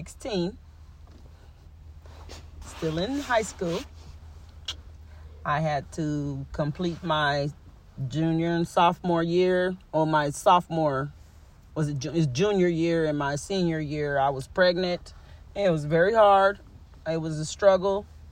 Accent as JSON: {"language": "English", "town": "Heidelberg", "region": "Baden-Württemberg", "country": "Germany", "tie": "born or raised there", "moved": "yes", "lives_now": "Tacoma, United States", "said": "I was born and raised in Heidelberg, Germany. I've been here in Tacoma, Washington since 1980."}